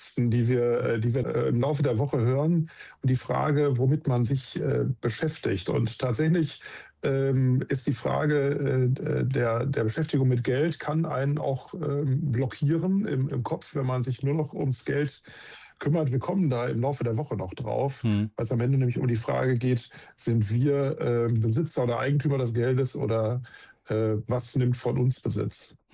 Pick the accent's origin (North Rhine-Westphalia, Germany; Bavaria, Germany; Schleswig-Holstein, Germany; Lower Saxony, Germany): North Rhine-Westphalia, Germany; Wesel; also born or lived in Hamm; Geboren bin ich in Hamm-Westfalen, gar nicht so weit weg von hier, aber aufgewachsen in Wesel am Niederrhein, wo mein Vater damals in der Nähe gearbeitet hat.